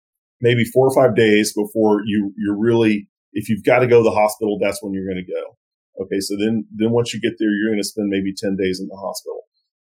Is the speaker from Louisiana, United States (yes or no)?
yes; Louisiana, United States; So what I grew, the way that I grew up in, I'm from South Louisiana, and we track hurricanes